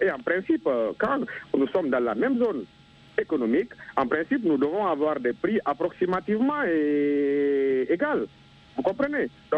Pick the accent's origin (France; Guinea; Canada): Guinea; des jeunes qui quittent chez moi en Guinée